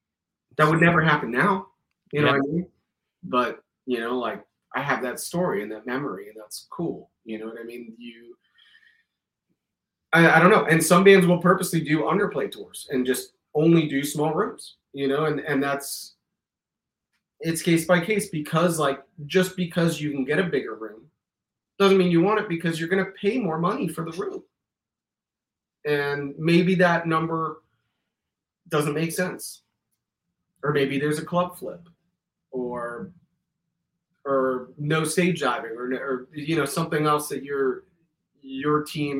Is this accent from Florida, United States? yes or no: yes; Miami, Florida, United States; Growing up in Miami, routing out is easy, bro, because like you're coming from the furthest south.